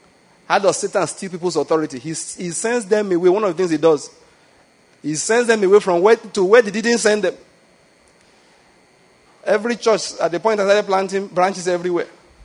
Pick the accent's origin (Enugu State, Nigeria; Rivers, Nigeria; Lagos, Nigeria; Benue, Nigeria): Lagos, Nigeria; Because then, I came from Lagos and we're discussing different gist.